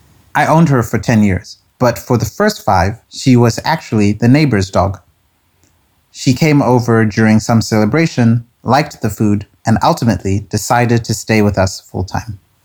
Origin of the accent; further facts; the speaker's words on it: Harare, Zimbabwe; now in Netherlands; I grew up in Harare, the capital of Zimbabwe. But even someone from the city, like me